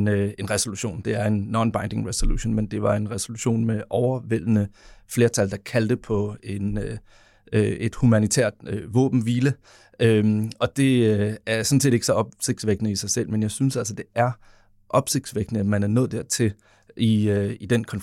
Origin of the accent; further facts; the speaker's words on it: Zealand, Denmark; jeg er jo både fra Sydsjælland, ligesom Esben